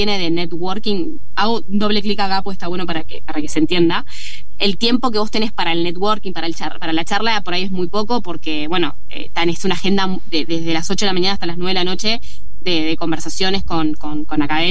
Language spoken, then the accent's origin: Spanish; Buenos Aires, Argentina; y soy de la provincia de Buenos Aires